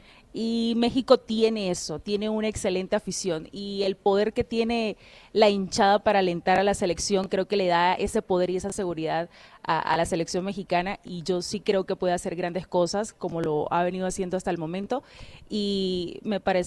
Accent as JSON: {"language": "Spanish", "country": "Colombia", "said": "como colombiana escucharlo también nos eriza la piel."}